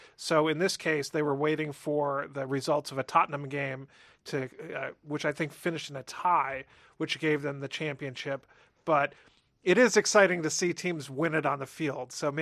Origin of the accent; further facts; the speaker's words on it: Cleveland, Ohio, United States; My hometown NFL team, the Cleveland Browns, before this season, they were about 240-1 odds.